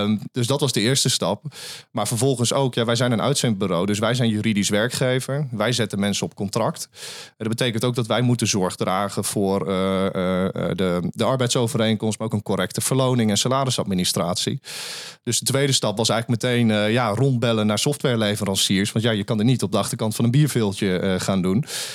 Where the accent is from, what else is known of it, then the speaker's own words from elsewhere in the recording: Netherlands; ik ben in Nederland geboren en een liefdevolle opvoeding gehad en hier kunnen studeren.